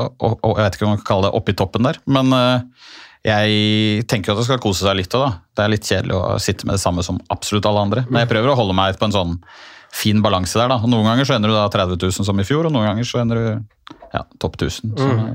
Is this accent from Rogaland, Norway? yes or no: no; Krøderen, Buskerud, Norway; I grena mi. Hjemme i Krøderen. Hjemme på Krøderen.